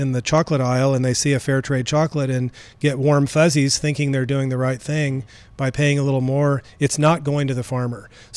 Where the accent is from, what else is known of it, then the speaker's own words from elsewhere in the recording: Springfield, Missouri, United States; You know, I grew up in Springfield, and so we have a lot of relationships here.